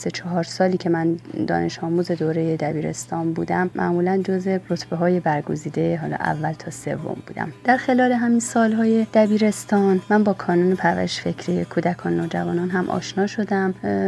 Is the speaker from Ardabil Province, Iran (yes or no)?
no; Mashhad, Razavi Khorasan, Iran; born there; بنده روز اول مرداد سال 1355 در شهر مقدس مشهد متولد شدم.